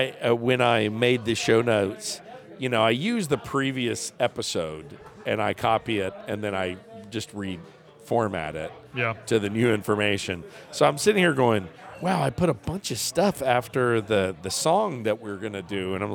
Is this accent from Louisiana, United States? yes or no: yes; Louisiana, United States; because I'm Cajun